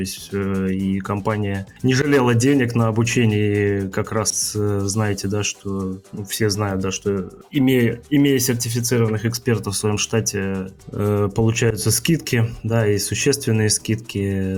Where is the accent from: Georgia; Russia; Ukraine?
Russia; Bryansk, Bryansk Oblast; я вообще изначально из Брянска, и там я закончил физмат.